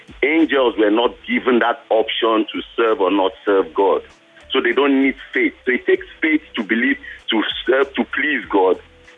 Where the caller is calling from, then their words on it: Ikeja, Lagos, Nigeria; I'm calling from Mango, Ikeja.